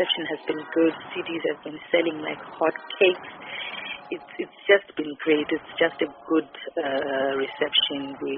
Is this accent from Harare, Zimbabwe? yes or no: no; Bulawayo, Zimbabwe; English is a second language; We come all the way from Zimbabwe in Bulawayo.